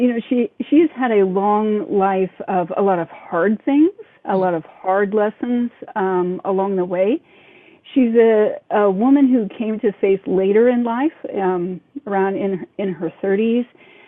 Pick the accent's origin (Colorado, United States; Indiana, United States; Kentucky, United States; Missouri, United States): Missouri, United States; Kansas City; and you write about what you know, and Kansas City is definitely a town that I know well.